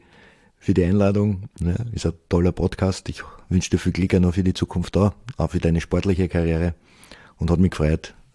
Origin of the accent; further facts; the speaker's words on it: Vienna, Austria; Also ich bin ein Wiener, ich liebe die Stadt, aber ich bin nicht in der Stadt aufgewachsen. Das heißt, ich bin in Transdanubien aufgewachsen, im 22. Das war dann vergleichbar eigentlich mit dem Ländle. Ja. Ich wohne jetzt im 21. neben dem Machfeldkanal.